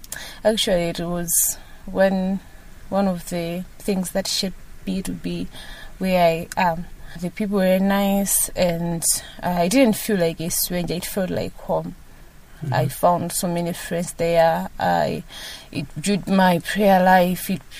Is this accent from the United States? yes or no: no; Blantyre, Southern Region, Malawi; now in Lilongwe, Malawi; I'm currently staying in Lilongwe, area 25, but I'm from Blantyre.